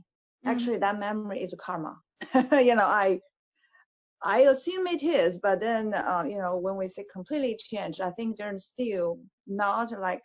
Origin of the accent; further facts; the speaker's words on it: China; I come from China